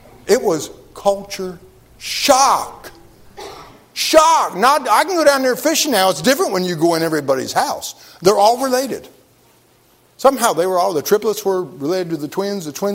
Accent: Cincinnati, Ohio, United States; I'm from Cincinnati, Ohio.

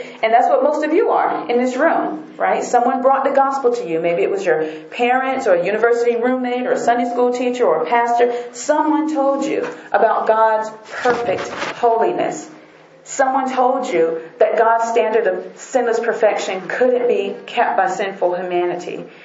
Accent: North Carolina, United States; So I wasn't kind of in my hometown with the pastor or people I knew. So when I got back home, the Lord saved me when I was in Washington, D.C. or Maryland. So I go back home to North Carolina

